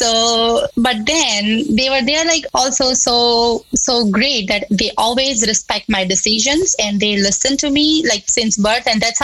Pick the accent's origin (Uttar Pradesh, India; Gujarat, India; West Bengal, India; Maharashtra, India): Gujarat, India; So I'm from the first batch of occupational therapy school in the state of Gujarat